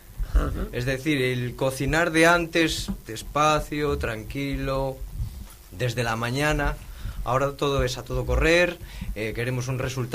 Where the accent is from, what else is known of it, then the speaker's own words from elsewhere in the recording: Galicia, Spain; Yo, mi infancia fue en Galicia.